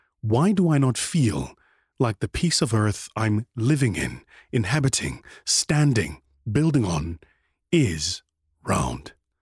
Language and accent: English; South Africa; where my home country, South Africa, is at the moment